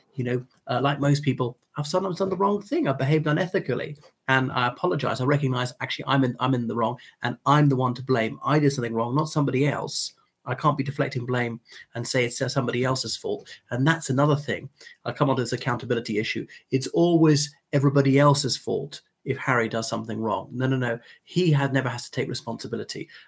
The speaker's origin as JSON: {"language": "English", "country": "Ireland", "said": "from Ireland."}